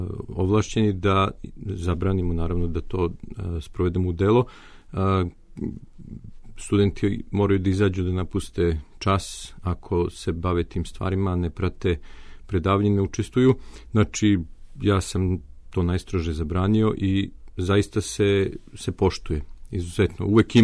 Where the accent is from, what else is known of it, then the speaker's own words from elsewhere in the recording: Serbia; now in United States; to je bio šok jedan kada sam došao iz Srbije, gde mi nismo bukvalno smeli ni da pitamo profesora da prekinemo, a čim sam došao na prvo predavanje u Americi